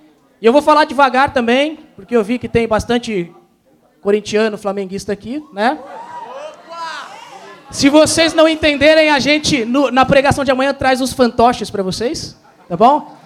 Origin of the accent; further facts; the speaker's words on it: São Paulo, Brazil; accent: paulistano; eu tenho sotaque de paulistano, tá bom?